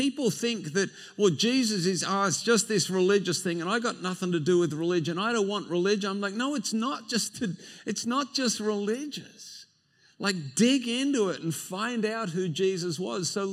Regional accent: Sydney, New South Wales, Australia; no, actually, I came from Sydney.

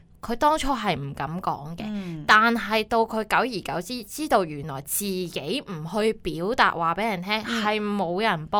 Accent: Hong Kong; moved away; 尤其是我们由香港移民来这里的时候，个个高过他这么多

